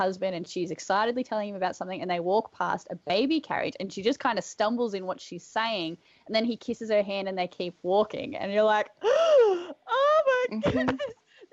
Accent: Australia; as an Australian

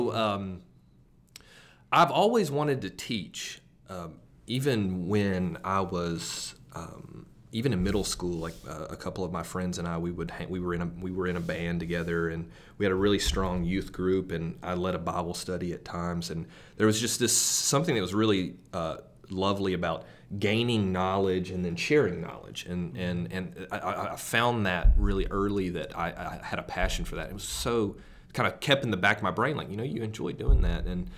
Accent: Knoxville, Tennessee, United States; So, but I'm originally from Knoxville, so if I haven't lived in Knoxville in a while, but I still call it home. I grew up in the mountains and hiked with my family all the time, so I just love East Tennessee

